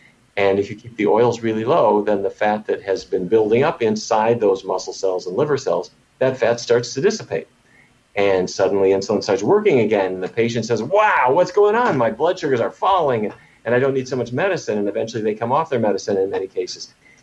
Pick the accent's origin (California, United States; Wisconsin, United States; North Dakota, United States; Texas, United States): North Dakota, United States; Fargo; However, I grew up in Fargo, North Dakota